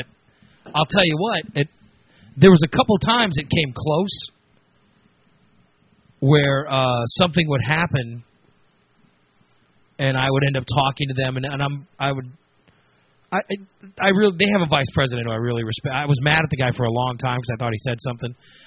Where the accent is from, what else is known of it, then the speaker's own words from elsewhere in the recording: Gillespie, United States; I had a lot of fun growing up. I had a lot of fun going growing up in Gillespie.